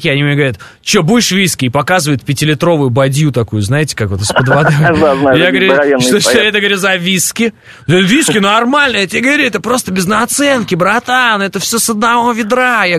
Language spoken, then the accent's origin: Russian; Moscow, Russia; Я москвич в третьем поколении, долбанный понаехавший.